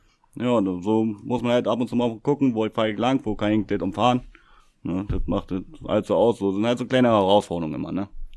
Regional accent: Velo, Brandenburg, Germany; Ich komme aus Velo. Das liegt im kleinen Brandenburg. Das ist ein kleines Dorf. Und da bin ich dann halt aufgewachsen. So gute 20 Jahre.

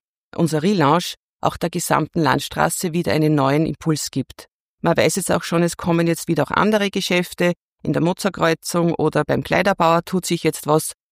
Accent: Linz, Upper Austria, Austria; Ich bin eine waschechte Oberösterreicherin und vor allem auch eine waschechte Linzerin.

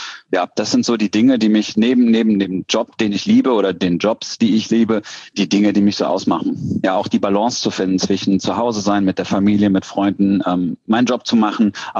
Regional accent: Cologne, North Rhine-Westphalia, Germany; Ich komme aus Köln, bin fast verheiratet, habe zwei kleine Mädels zu Hause.

